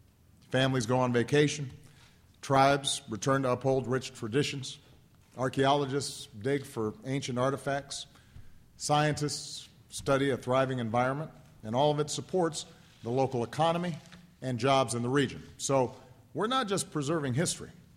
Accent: United States; It reminds me that one of the great blessings of being an American is that we are blessed with some of the most beautiful landscapes and real estate on earth.

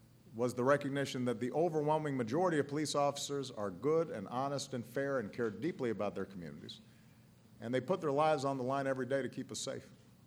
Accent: Chicago, Illinois, United States; in parts of my hometown in Chicago

